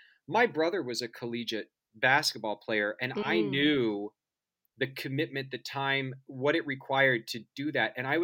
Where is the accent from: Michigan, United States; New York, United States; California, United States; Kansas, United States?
Kansas, United States; I grew up in Kansas, in the suburbs of Kansas City, and I was always entranced by movies and theater.